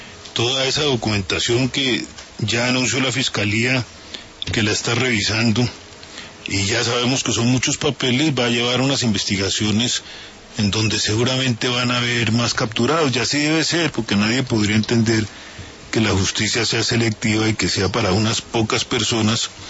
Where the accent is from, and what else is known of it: Colombia